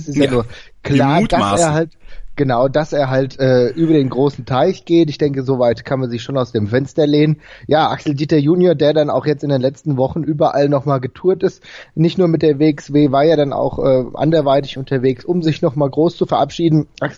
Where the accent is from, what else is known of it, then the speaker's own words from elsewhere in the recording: Frankfurt, Hesse, Germany; ich komme ja selbst aus Frankfurt